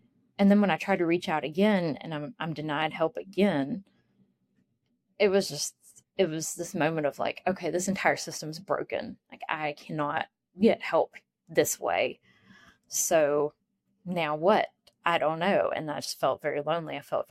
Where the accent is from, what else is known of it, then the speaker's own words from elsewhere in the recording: Appalachia, United States; because my accent, people immediately picked up on it and went, "Oh, where are you from?" I say, "Appalachia,"